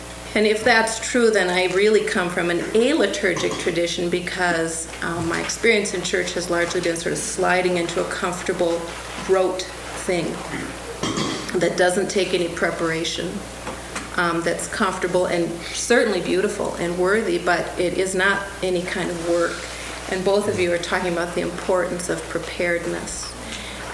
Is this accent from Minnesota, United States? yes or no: yes; White Bear Lake, Minnesota, United States; now in Port Angeles, United States; Angeles, Washington now, as of the last 5 years, originally from White Bear Lake, Minnesota.